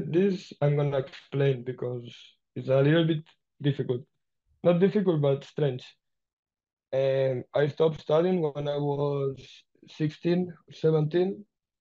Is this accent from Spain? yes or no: yes; Sant Cugat, Catalonia, Spain; I grew up in Sant Cugat. It's a town nearby because of work of my family.